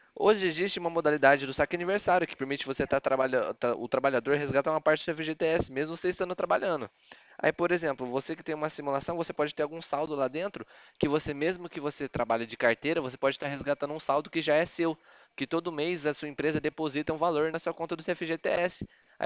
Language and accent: Portuguese; São Paulo, Brazil; Eu sou daqui do interior de São Paulo, aqui da Poupacred, em Bebedouro.